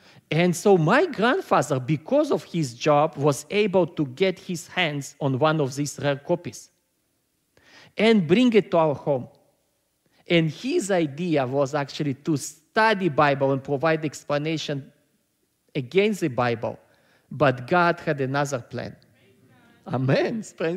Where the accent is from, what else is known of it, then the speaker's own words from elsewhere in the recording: Israel; and I was raised in Israel, but origins of my family from Latvia. Latvia is a small country in Eastern Europe.